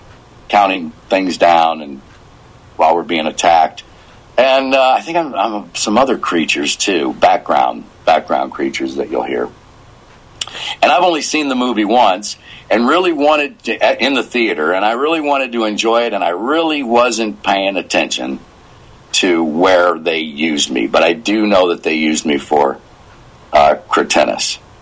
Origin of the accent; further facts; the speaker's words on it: St. Louis, Missouri, United States; because I live in St. Louis now, my hometown, I had moved back